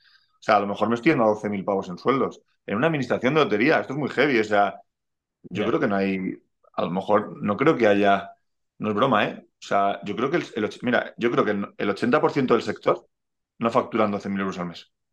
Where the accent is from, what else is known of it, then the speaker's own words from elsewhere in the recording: Galapagar, Community of Madrid, Spain; para un chaval de Galapagar que que jamás imagino ser lotero